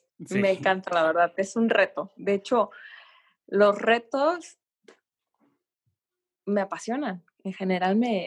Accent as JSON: {"language": "Spanish", "town": "Puerto Vallarta", "region": "Jalisco", "country": "Mexico", "said": "tengo 29 años, yo soy de Puerto Vallarta"}